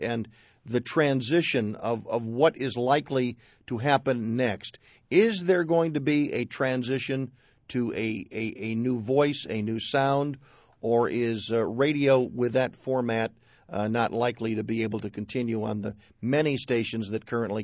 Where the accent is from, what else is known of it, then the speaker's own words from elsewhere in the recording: Chicago, Illinois, United States; from Chicago.